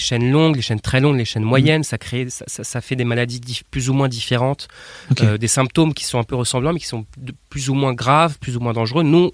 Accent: Nantes, Pays de la Loire, France; born there; moi, je viens de France, né à Nantes, et ma femme née en Sibérie, à Irkoutsk, à côté du Baïkal

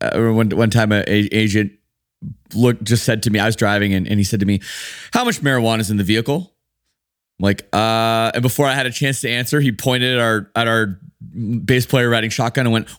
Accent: Canada; being Canadian and stuff always is tough to break ground in the States

